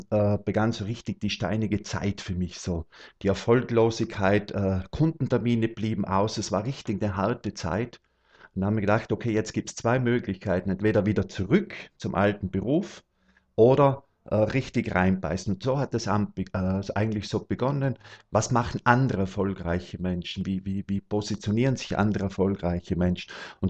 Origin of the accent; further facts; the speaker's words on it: Tyrol, Austria; Ich komme aus Tirol. Das ist circa so in der Nähe von Innsbruck, ist so mein Wohnort. Circa 30 Kilometer außerhalb von Innsbruck habe ich mein Häuschen gebaut.